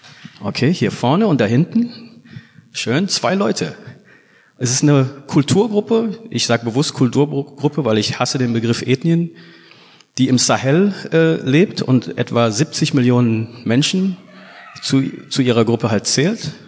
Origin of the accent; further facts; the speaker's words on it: Guinea; ich selber bin aus Guinea.